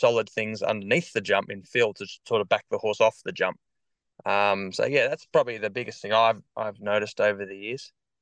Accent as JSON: {"language": "English", "town": "Bronte Beach", "region": "New South Wales", "country": "Australia", "tie": "born or raised there", "said": "So growing up in Bronte Beach, I surf."}